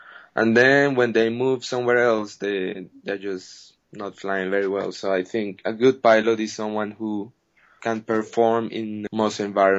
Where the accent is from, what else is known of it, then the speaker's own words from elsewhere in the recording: Colombia; English is a second language; now in Interlaken, Switzerland; I'm from Colombia. I fly for England and I live in Switzerland. Yeah, I'm a tandem pilot in Interlaken